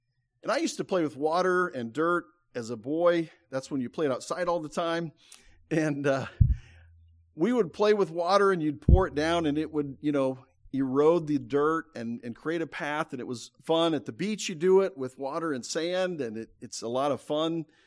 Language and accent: English; Nebraska, United States; We went to seminary in California. We're from Nebraska, so we flew back and forth a number of times.